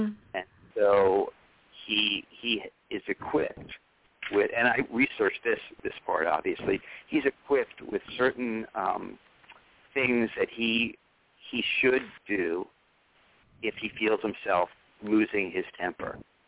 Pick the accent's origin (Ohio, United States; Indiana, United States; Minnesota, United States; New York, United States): New York, United States; I know that since I grew up on Madison Avenue.